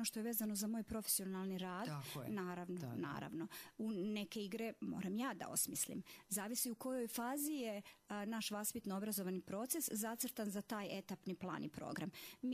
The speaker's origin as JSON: {"language": "Serbian", "country": "Serbia", "moved": "yes", "lives_now": "Banja Luka, Bosnia & Herzegovina", "said": "Dolazim iz Srbije. Tu sam sa porodicom već dugo godina, tačnije od 99. godine"}